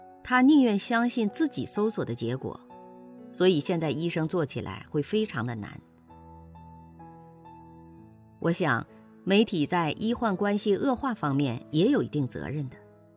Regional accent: Beijing, China; born there; 我在北京出生，从小在基督徒家庭长大

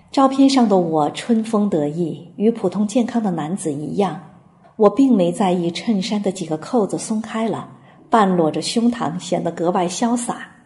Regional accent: Qingdao, Shandong, China; 我这个从小在海边长大，自认热爱大海的青岛人

